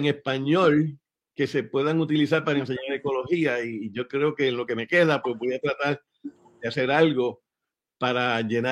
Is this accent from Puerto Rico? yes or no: yes; Puerto Rico; yo me crié estudiando en Puerto Rico, todas las escuelas públicas, la Universidad de Puerto Rico, la maestría